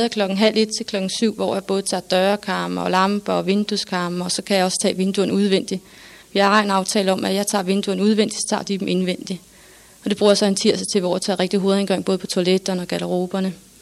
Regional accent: Copenhagen, Capital Region of Denmark, Denmark; now in Thisted, Denmark; Vi kommer fra København og flyttede til Thisted.

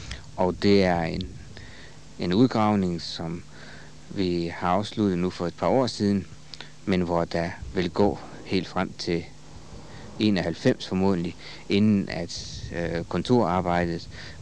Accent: Thisted, North Denmark Region, Denmark; Jeg har faktisk tilbragt det meste af min barndom i Thisteds udkant i Thisted. Og også gået i skole i både Thisted og ude på Borgskolen i Thisted.

